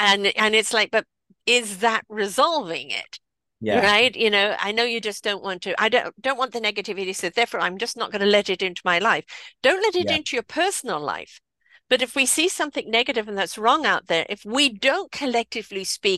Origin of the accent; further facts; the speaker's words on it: England, United Kingdom; moved away; I was a very naive and very protected girl growing up in England